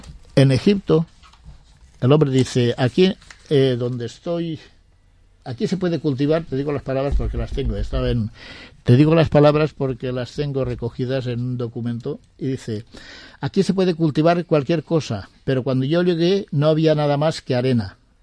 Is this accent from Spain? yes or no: yes; Spain; el nombre no te lo puedo pronunciar bien, soy español.